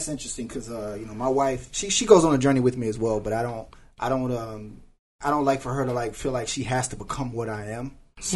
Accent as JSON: {"language": "English", "region": "Louisiana", "country": "United States", "said": "I remember in the barbershop, where I'm from, the barber, I'm from Louisiana, so it's a little country town."}